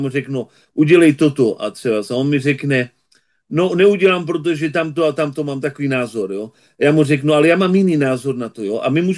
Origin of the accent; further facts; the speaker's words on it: Australia; já jsem žil v Austrálii a vyrůstal jsem v Austrálii.